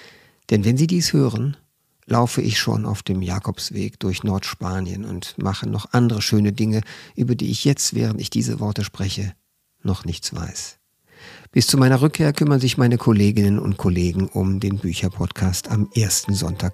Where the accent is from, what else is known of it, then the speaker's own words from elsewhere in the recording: Cologne, North Rhine-Westphalia, Germany; als Kölner.